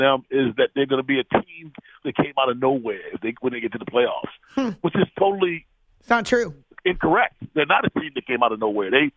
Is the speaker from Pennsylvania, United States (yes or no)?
no; Baltimore, Maryland, United States; born or raised there